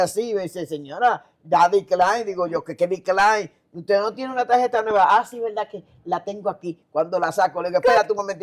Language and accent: Spanish; Puerto Rico; soy bien puertorriqueño